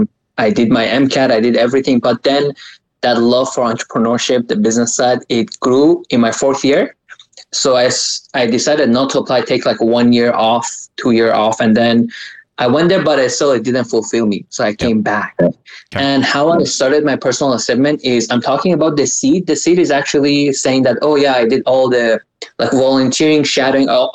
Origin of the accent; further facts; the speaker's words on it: Canada; because also I'm a Canadian.